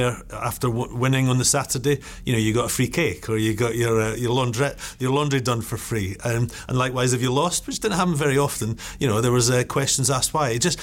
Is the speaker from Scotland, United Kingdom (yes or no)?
yes; Dundee, Scotland, United Kingdom; I come from Dundee, which is very much a football city.